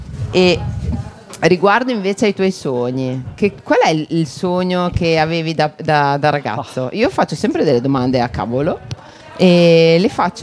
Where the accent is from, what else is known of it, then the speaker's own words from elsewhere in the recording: Prignano sulla Secchia, Emilia-Romagna, Italy; perché anch'io vengo da Prignano.